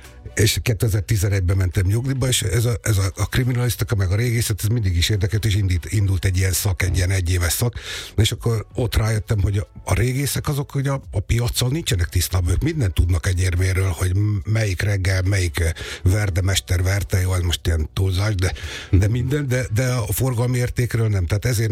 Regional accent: Dombóvár, Tolna, Hungary; én Dombaváron nőttem föl

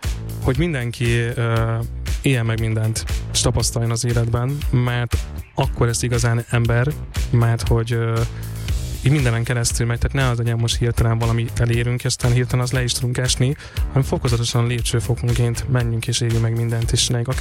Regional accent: Békés, Hungary; ugye Békés megyéből származom, és hogyha hazamegyek, ott jó csönd

